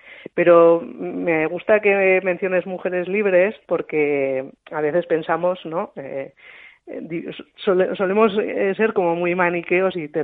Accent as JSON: {"language": "Spanish", "region": "Navarre", "country": "Spain", "tie": "born or raised there", "said": "En mi pueblo de la zona de Tierra Estella"}